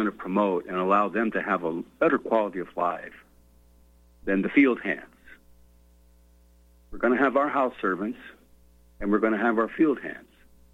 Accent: United States; I was born and raised in America.

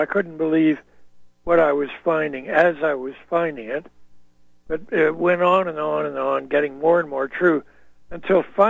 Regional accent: Canada; as a Canadian, I stood apart from the criminals

